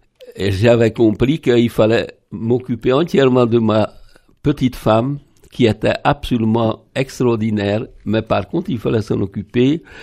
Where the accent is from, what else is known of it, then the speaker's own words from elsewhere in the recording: Békéscsaba, Békés, Hungary; French is a second language; moved away as an adult; also born or lived in Budapest; je suis né à Békéscsaba, c'est une ville du sud de la Hongrie. J'ai passé ma toute petite jeunesse, après j'ai fait toutes mes études à Budapest, les études de lycéen.